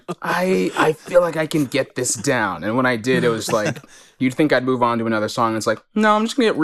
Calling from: Los Angeles, California, United States; I'm joining you from Los Feliz in Los Angeles, California.

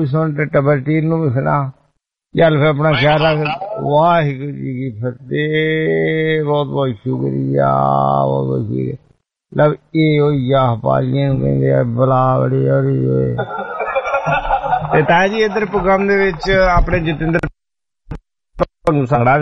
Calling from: Winnipeg, Manitoba, Canada; ਤੇ ਮੈਂ ਕੈਨੇਡਾ ਦੇ ਵਿਨੀਪੈਗ ਤੋਂ ਹਾਂ

